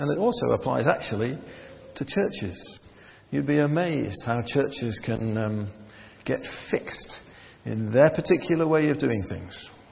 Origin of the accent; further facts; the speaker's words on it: North East England, United Kingdom; accent: Geordie; I'm a Geordie, by the way. So I'm bilingual. I speak Geordie and English.